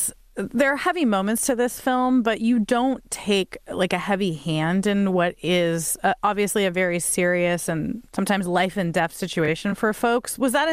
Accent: San Diego, California, United States; The Dodgers made an eighth-inning comeback to beat my hometown San Diego Padres in the first of a two-game regular season series.

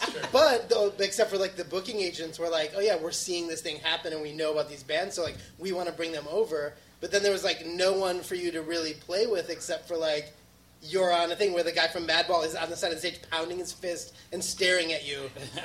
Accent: Madison, Wisconsin, United States; I grew up in Madison, and we were really close to Milwaukee.

